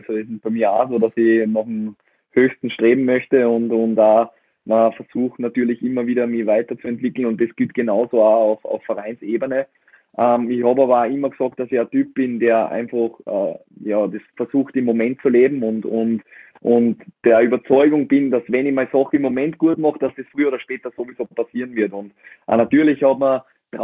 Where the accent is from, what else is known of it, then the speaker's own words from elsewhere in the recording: Salzburg, Austria; es war mein Jugendclub, es ist mein Heimatclub, ich komme aus Salzburg.